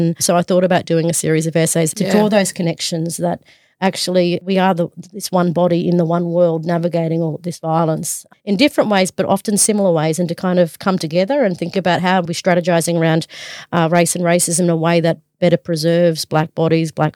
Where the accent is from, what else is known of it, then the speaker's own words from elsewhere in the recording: Brisbane, Queensland, Australia; But we were born and raised on Yuggera country in the outer southern suburbs of Brisbane.